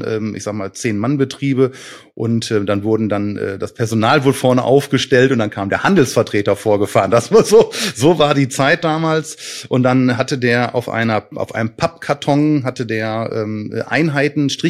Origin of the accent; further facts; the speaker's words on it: Essen, North Rhine-Westphalia, Germany; Du erstmal sind wir Essener und da wir unsere Stadt lieben